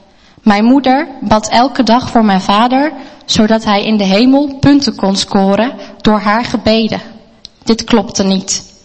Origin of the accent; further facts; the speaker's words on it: Rotterdam, South Holland, Netherlands; born there; ik ben geboren in Rotterdam in een Turks gezin.